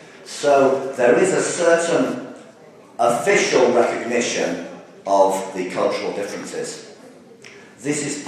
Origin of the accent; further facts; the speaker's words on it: England, United Kingdom; born there; Of course, my great-grandparents were Irish. I was born in England.